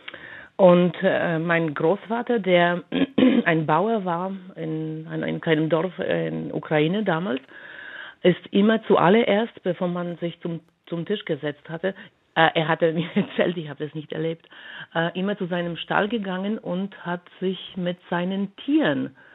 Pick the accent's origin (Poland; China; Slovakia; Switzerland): Poland; German is a second language; now in Germany; Das ist schwierig, weil ich seit 30 Jahren hier in Deutschland lebe. Komme ich aus Polen